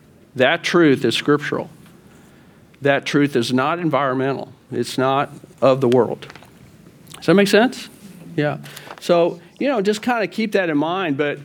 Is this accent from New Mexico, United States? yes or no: no; Fort Worth, Texas, United States; So I was raised in Fort Worth.